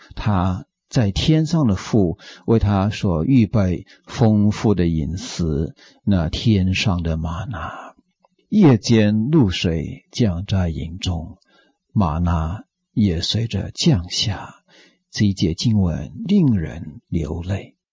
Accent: Taiwan; 我们台湾话叫蚵仔汤，非常好吃。

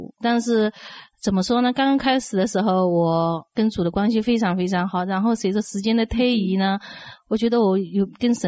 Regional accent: Anhui, China; moved away as an adult; now in United States; 我是安徽人。

